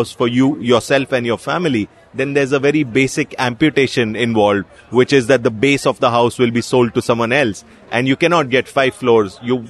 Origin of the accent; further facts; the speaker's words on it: India; some of the things that I had felt as an adolescent, as a young man growing up in India.